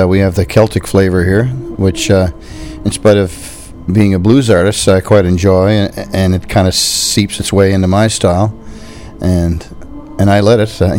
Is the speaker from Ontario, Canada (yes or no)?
no; Sydney, Nova Scotia, Canada; it's my hometown in here in Sydney this year.